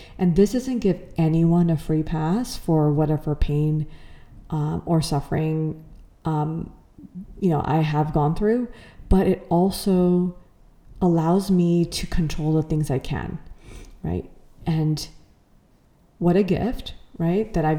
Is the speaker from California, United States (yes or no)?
yes; Los Angeles, California, United States; growing up in Los Angeles, I was born and brought up in LA. I had two siblings. My parents immigrated to the country right before I was born.